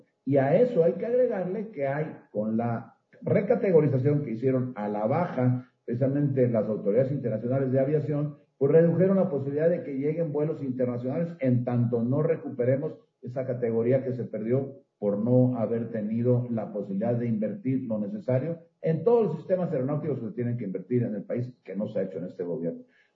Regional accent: Veracruz, Mexico; Yo, por ejemplo, que soy de Veracruz

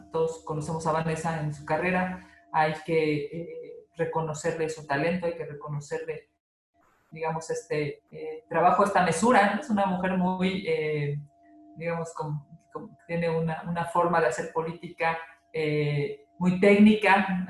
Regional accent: Mexico; me parece que este sí es uno de los temas que más nos deberían de preocupar como mexicanos y como tomadores de decisión.

